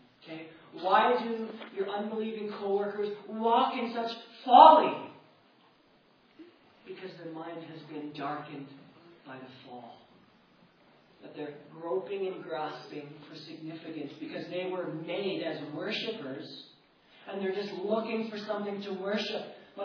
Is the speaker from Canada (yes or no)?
yes; Canada; We're Canadian